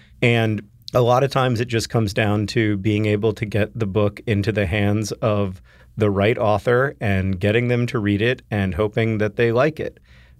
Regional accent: the South, United States; we were both talking about growing up in the South

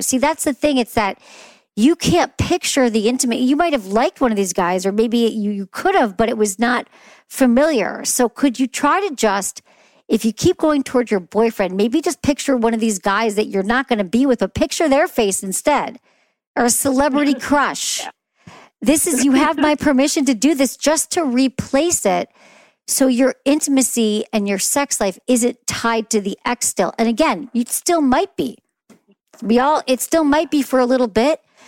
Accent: Michigan, United States; moved away as an adult; because I moved there when I was 22 from Michigan and I didn't know anybody.

